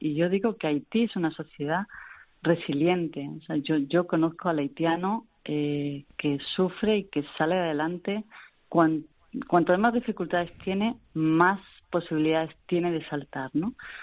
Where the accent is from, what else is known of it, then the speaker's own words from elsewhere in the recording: Spain; yo como española